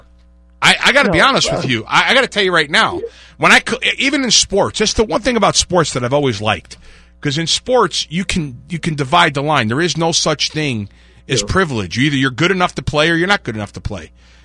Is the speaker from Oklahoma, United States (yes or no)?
no; New Jersey, United States; Well, I'm 60. I was raised in New Jersey. My family had businesses in the Bronx